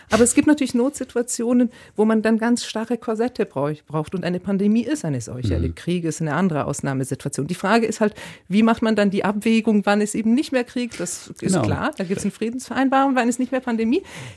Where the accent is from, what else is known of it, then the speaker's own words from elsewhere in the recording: Switzerland; Aber als Schweizerin würde ich halt auch immer sagen, Demokratie ist so viel mehr als jetzt nur dieser eine Wahlgang.